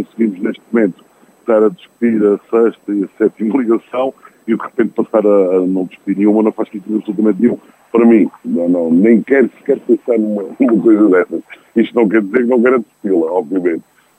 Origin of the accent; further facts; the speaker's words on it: Azores, Portugal; preocupa-nos a todos como açorianos